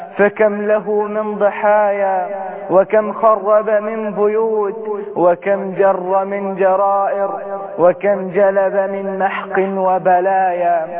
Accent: Egypt; بلدنا مصر

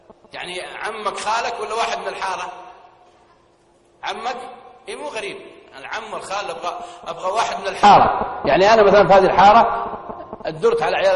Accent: Hejaz, Saudi Arabia; أني تربيت في الحجاز وولدت في الحجاز ونشأت في الحجاز ودرست في الحجاز وعاشرت أهل الحجاز

